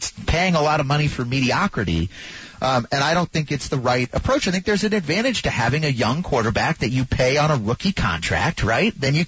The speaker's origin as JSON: {"language": "English", "town": "Denver", "region": "Colorado", "country": "United States", "tie": "born or raised there", "said": "I actually grew up in Denver. I'm not from Lakewood. I'm not from Aurora. I actually grew up in Denver. I went to East, and I grew up in Hilltop. I grew up, right by the old medical school."}